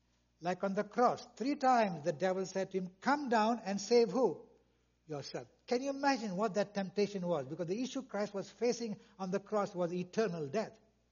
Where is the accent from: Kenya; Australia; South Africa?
Kenya; moved away as an adult; I was born and raised in Kenya. I spent 35 years of my life in Kenya.